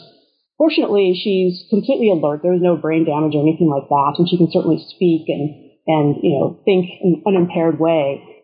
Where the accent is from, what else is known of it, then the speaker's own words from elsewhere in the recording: Redding, California, United States; Redding, California, where they live, my hometown.